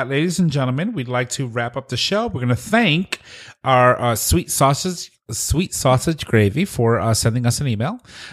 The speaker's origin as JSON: {"language": "English", "town": "New Haven", "region": "Connecticut", "country": "United States", "tie": "born there", "said": "I was born in New Haven, and I came here"}